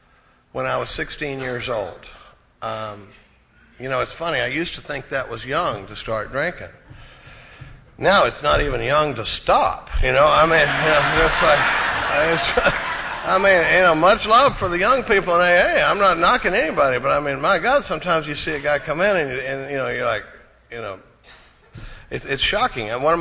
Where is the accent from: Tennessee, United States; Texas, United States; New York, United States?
Texas, United States; Dallas; I come from a pretty normal family. I grew up in Dallas, Texas, and my mother was a first grade school teacher for 42 years